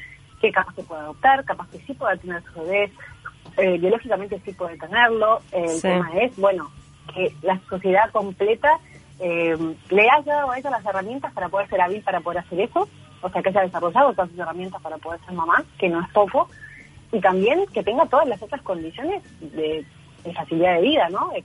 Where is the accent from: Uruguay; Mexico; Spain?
Uruguay; nosotros nos vinimos a vivir a Uruguay cuando Cande tenía 1 año de nacida. Yo soy uruguaya, nací en chileno, pero vinimos en busca de calidad de vida.